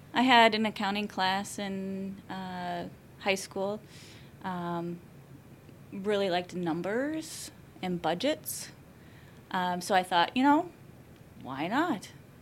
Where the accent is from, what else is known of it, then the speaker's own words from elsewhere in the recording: Hampton, Iowa, United States; I grew up in Hampton, Iowa, very small town, about 5,000 people. Grew up on a farm.